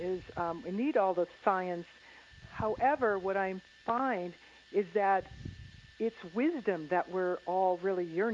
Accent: Midwest, United States; Well, I grew up in the Midwest, and I always was a big dreamer

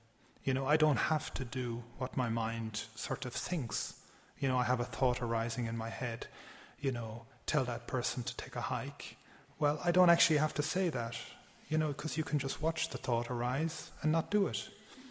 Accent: Munster, Ireland; I was born in Ireland, in Tipperary, and it's a very rural place, very far away from the Buddha Dhamma. And I was born in a Christian family and background, and very simple, like farming community.

